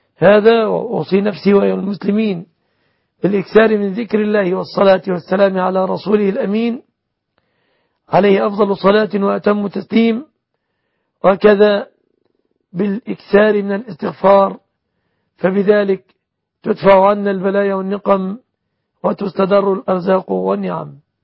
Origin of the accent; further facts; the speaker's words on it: Egypt; بلادنا مصر